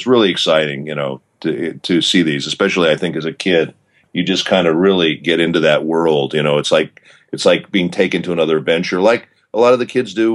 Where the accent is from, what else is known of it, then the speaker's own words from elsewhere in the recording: Denver, Colorado, United States; because I grew up in Denver, and they had these old opera houses that they renovated into movie theaters.